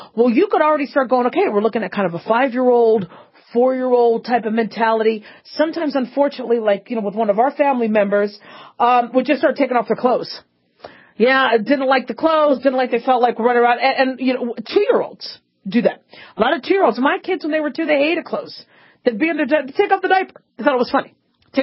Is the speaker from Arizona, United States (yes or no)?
yes; Phoenix, Arizona, United States; Chandler, if I remember, because I grew up in Phoenix, I think Chandler is to the south.